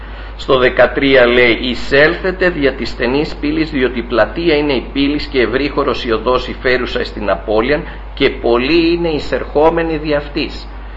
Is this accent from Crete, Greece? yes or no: yes; Chania, Crete, Greece; Μπορεί να μεγάλωσα στα Χανιά, εκεί ο πατέρας μου, έτσι που ήταν εργάτης του Κυρίου